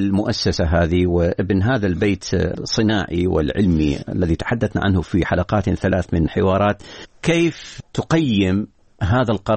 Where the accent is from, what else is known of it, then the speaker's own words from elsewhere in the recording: Iraq; كعراقي وكمسؤول في التصنيع العسكري